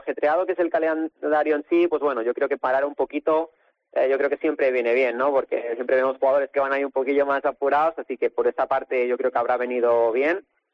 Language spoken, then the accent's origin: Spanish; Vinaròs, Valencian Community, Spain; nosotros estamos en Villarreal, en mi caso yo soy de Vinaroz